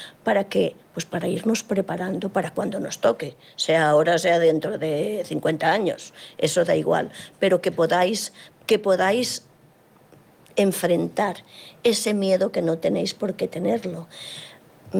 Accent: Catalonia, Spain; born there; No me sale, a pesar que nací en Cataluña.

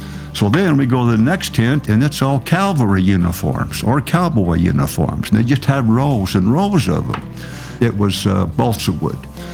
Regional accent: Kanab, Utah, United States; So when I was a kid growing up in Kanab, you see these big trucks coming in from Hollywood

